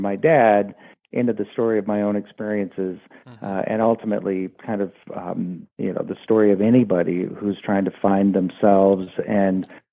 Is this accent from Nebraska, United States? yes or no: yes; Omaha, Nebraska, United States; But it's really a story, and it's my story. And it's got an arc to it that starts with growing up in Omaha.